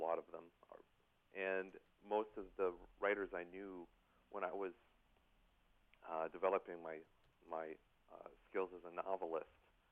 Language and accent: English; Minnesota, United States; I'm from Minnesota. I grew up listening to Prairie Home Companion, still listen to it from time to time, and I understand that that's a certain type of Midwestern voice that people are comfortable with.